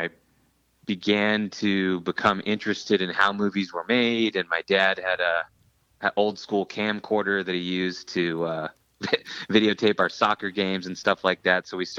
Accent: Merced, California, United States; but in my hometown where I grew up, which is Merced, it was the thing to do on weekends.

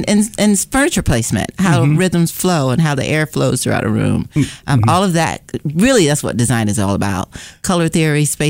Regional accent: Florida, United States; also born or lived in New York; I was born in New York, but grew up in Florida.

